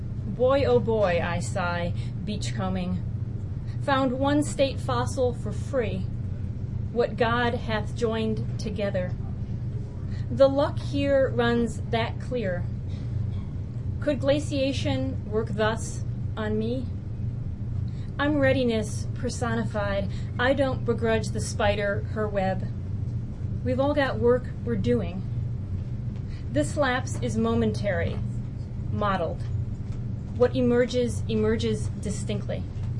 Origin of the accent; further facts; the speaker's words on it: Michigan, United States; I'm from Michigan, and our state stone is a fossil called the Petoskey Stone